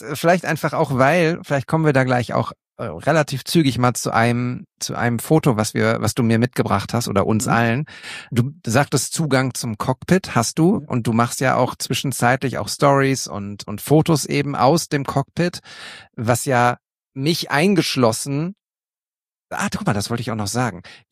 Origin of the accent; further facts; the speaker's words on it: Münster, North Rhine-Westphalia, Germany; ich komme ja gebürtig aus Münster, und in Münster, in der Nähe von Münster, gibt's den Flughafen.